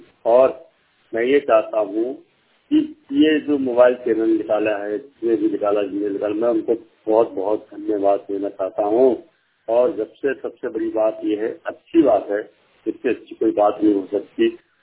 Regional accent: Chhindwara, Madhya Pradesh, India; चाना मेटा प्रांतीय क्षेत्र जिला छिंदवाड़ा का रहने वाला हूँ

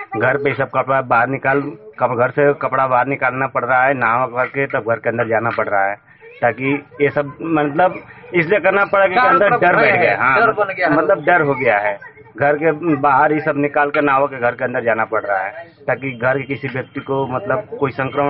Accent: Alawalpur, Uttar Pradesh, India; मैं अलावलपुर थाना जंगीपुर डिस्ट्रिक्ट गाजीपुर का रहने वाला हूँ।

